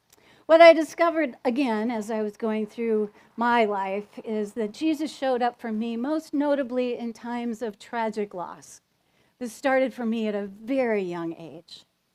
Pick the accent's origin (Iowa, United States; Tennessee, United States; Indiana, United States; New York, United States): Iowa, United States; Because I grew up in Northwest Iowa, and that's where a lot of Norwegians live.